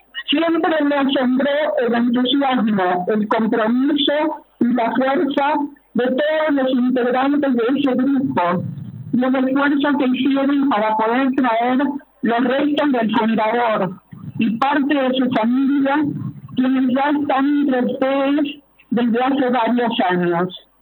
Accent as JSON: {"language": "Spanish", "town": "Morteros", "region": "Córdoba", "country": "Argentina", "said": "Desde muy pequeña conocí Brickman porque nací en Morteros, soy cordobesa."}